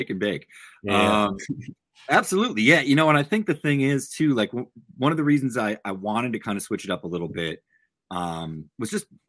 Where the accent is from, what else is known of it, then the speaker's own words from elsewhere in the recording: Massachusetts, United States; like, you know, the two of us growing up in Massachusetts.